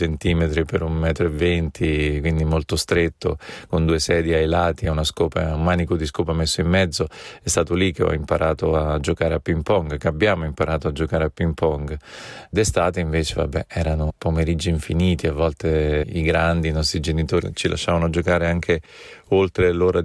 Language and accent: Italian; Porto Sant'Elpidio, Marche, Italy; Sono nato e cresciuto a Porto Sant'Elpidio, in un quartiere che si chiama Faleriense. Porto Sant'Elpidio è un paese lungo una dozzina di chilometri, lungo la statale, sulla costa adriatica